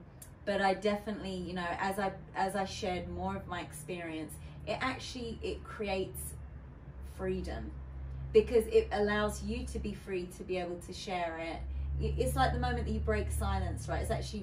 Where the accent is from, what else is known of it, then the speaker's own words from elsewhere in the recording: Canada; hey, you know, I'm a DJ from Canada.